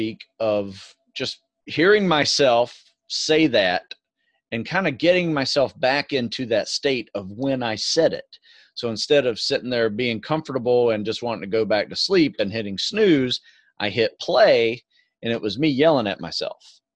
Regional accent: Florida, United States; Growing up in Florida, it was always hot.

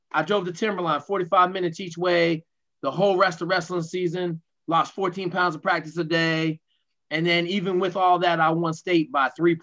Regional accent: Fort Lewis, Washington, United States; I grew up on Fort Lewis, Army Ranger, Green Beret.

